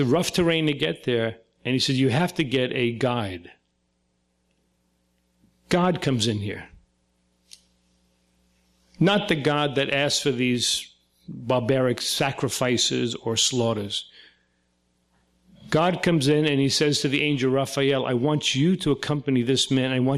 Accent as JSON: {"language": "English", "town": "Brooklyn", "region": "New York", "country": "United States", "tie": "born or raised there", "said": "I grew up in a way, I grew up in Brooklyn, like I said, a big Italian family"}